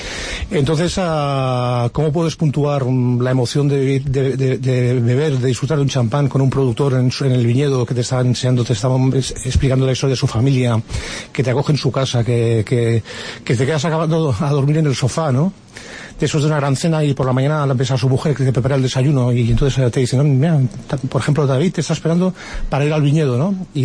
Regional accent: Catalonia, Spain; cercano a mi tierra, ¿no? A Barcelona, ¿no?

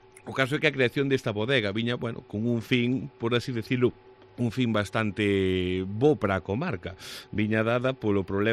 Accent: Vilalba, Galicia, Spain; nos que somos de Vilalba

